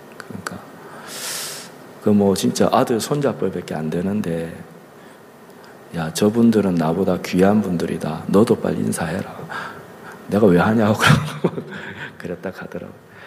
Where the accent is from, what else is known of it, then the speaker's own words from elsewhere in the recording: Daegu, South Korea; 저도 고향이 대구예요.